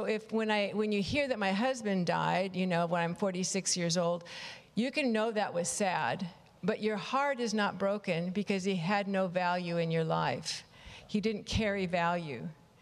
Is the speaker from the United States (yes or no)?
yes; United States; I'm American, middle class, white person in the U.S.